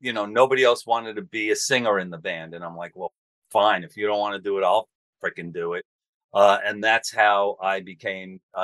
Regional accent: Staten Island, New York, United States; We grew up on Staten Island.

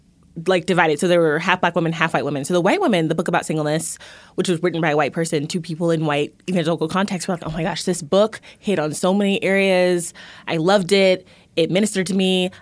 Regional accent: Houston, Texas, United States; I'm from Houston. I'm from the white suburbs of Houston

